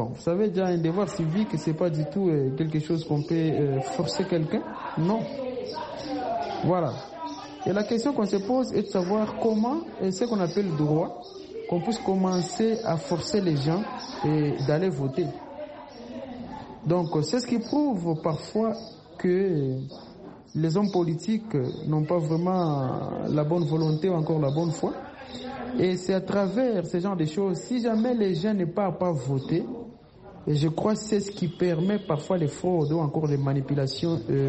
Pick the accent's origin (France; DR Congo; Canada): DR Congo; comme c'est le cas chez nous en RDC